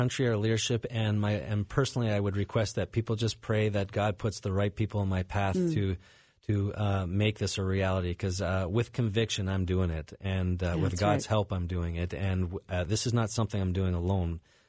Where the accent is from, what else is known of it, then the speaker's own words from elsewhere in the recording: Canada; moved away; I come from Canada and their healthcare system, their model, and I grew up with it. And I love my Canadian heritage